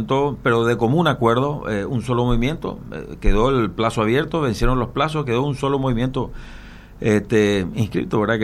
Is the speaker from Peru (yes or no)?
no; Paraguay; como paraguayos